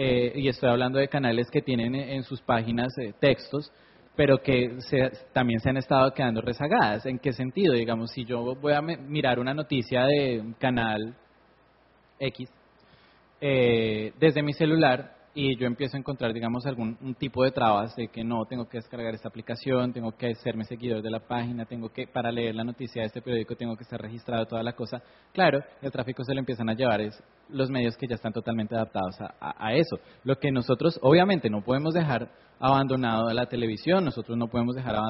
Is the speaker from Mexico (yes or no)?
no; Bogotá, Colombia; en Bogotá, que es de donde yo vengo